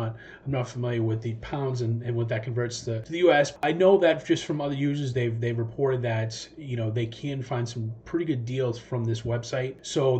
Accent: United States; But I am from the United States, if you guys don't know.

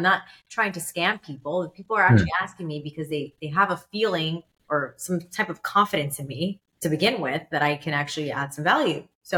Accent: New York, United States; Yeah, I'm from New York.

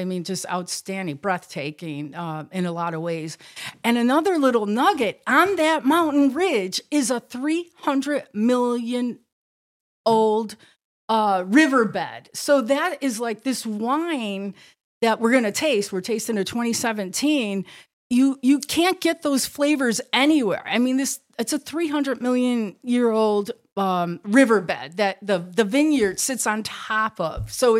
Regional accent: Chicago, Illinois, United States; you all know that I'm from Chicago originally

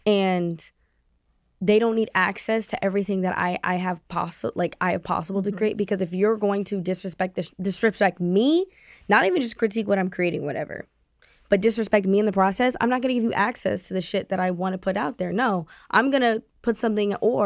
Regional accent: Ohio, United States; I'm from Ohio. I'm from down the hill.

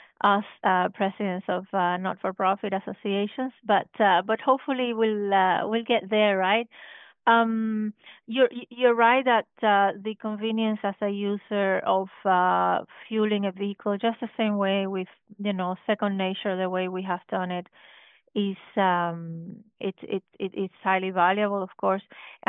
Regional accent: Cuba; I grew up in an island, so I'm originally from Cuba.

